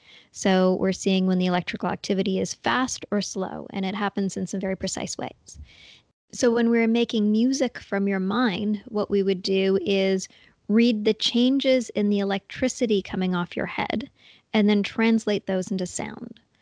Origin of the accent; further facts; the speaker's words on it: Toronto, Ontario, Canada; I grew up right in Toronto, Canada